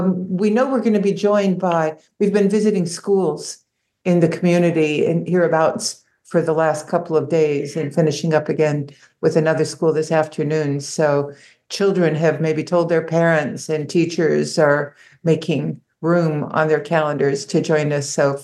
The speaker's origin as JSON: {"language": "English", "region": "Pennsylvania", "country": "United States", "said": "And so I come from Pennsylvania, and Willie came from San Francisco, to be here in Maine."}